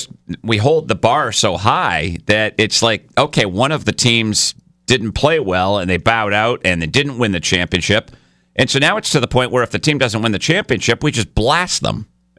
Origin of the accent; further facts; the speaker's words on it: Boston, Massachusetts, United States; Oh, absolutely. Growing up in Boston, are you kidding? Trying to get Celtics tickets back in the 60s and 70s? You couldn't do it.